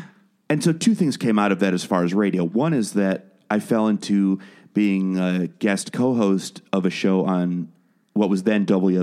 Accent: Wales, United Kingdom; born there; You can't hear it in my accent, but I was born in Wales. I'm a British citizen, and I spent a lot of my life over there.

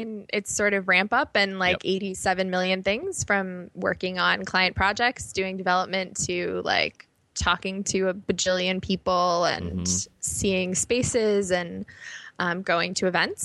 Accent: Chicago, Illinois, United States; also born or lived in New York; I grew up in Chicago. Okay. I started my career here, but then I moved to New York, and I was in New York for 8 years, and I moved back to Chicago in the fall.

